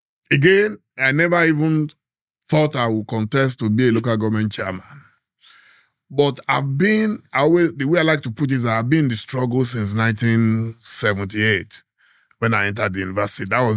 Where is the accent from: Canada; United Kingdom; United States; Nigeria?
Nigeria; moved away; I never planned to leave as a Nigerian. Some people dream of going abroad. No. I went abroad out of absolute necessity and out of desperation, not because I wanted to.